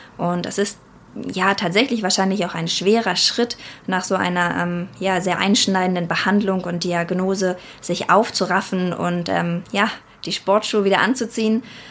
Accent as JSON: {"language": "German", "region": "Berlin", "country": "Germany", "lives_now": "Rhineland, Germany", "said": "Ich bin eigentlich eine Berliner Göre, die es ins Rheinland verschlagen hat."}